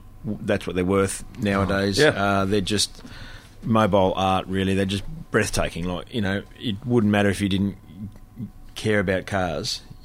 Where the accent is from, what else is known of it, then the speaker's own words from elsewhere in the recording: Australia; because I'm from Bogan Town by the sea and, you know, it's an Australian thing.